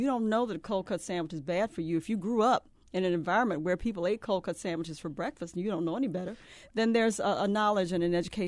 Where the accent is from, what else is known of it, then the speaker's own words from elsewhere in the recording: the South, United States; That's right. I grew up in the South. Same thing.